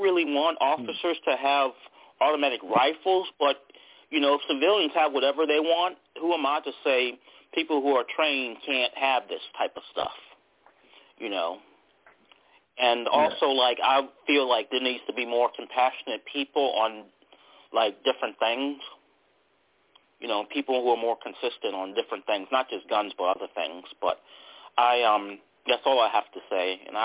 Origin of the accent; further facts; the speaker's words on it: Washington, District of Columbia, United States; now in Charlottesville, United States; where I was originally from, D.C., there's a lot more.